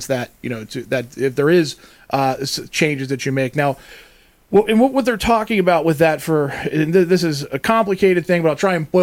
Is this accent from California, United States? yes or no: no; Pennsylvania, United States; I come from Pennsylvania, Amish country, where I literally on vacation last month saw a horse and buggy still going down the road.